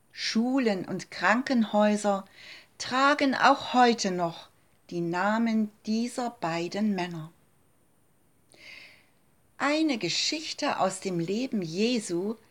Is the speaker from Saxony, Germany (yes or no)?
yes; Leipzig, Saxony, Germany; sie ist gar nicht weit von meiner Heimatstadt Leipzig entfernt